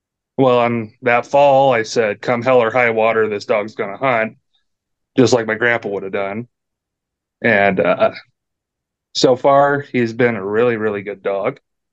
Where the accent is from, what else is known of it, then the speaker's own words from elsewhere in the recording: Washington, United States; also born or lived in Arkansas; I live in Eastern Washington. I've lived here my whole life. And don't let the name fool you. I wasn't born in Wyoming. I was actually born in Arkansas.